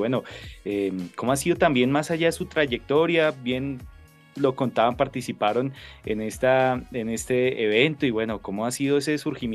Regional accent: Boyacá, Colombia; No, soy boyacense, pero sí, de ahí cerquita, Paz del Río.

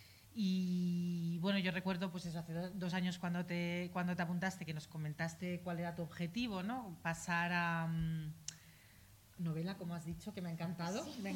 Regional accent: Madrid, Community of Madrid, Spain; yo que soy madrileña de 46 años que ha vivido atentados en Madrid

